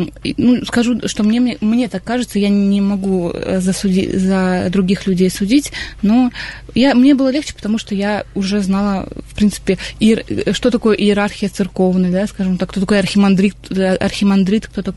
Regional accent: Ukraine; also born or lived in Vladivostok, Russia; now in Nizhny Novgorod, Russia; мы 10 лет жили во Владивостоке, а сами мы с Украины.

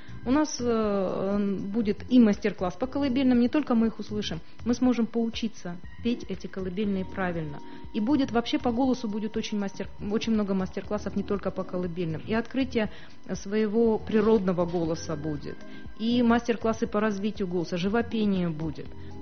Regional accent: Novosibirsk, Novosibirsk Oblast, Russia; Я родилась в Новосибирске. Так. Я коренная сибирячка.

